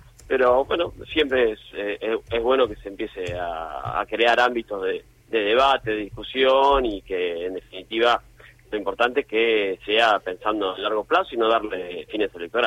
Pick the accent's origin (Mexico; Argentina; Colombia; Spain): Argentina; tenemos muchos derechos que hemos conquistado como Argentina